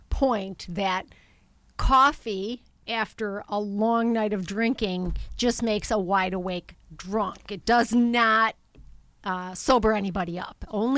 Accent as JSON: {"language": "English", "town": "Kenosha", "region": "Wisconsin", "country": "United States", "tie": "born or raised there", "said": "I was born and raised in Kenosha"}